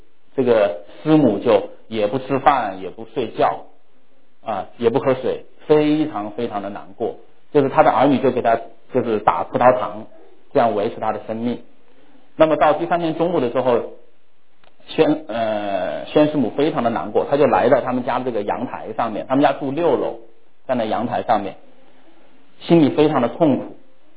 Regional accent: China; 那么我又要谈到我们以前在中国大陆的例子。那么在上个世纪80-90年代在我的家乡呢

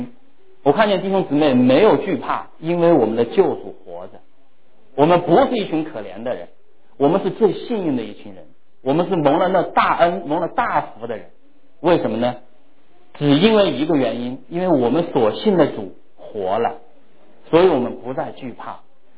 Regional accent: China; 那么我又要谈到我们以前在中国大陆的例子。那么在上个世纪80-90年代在我的家乡呢

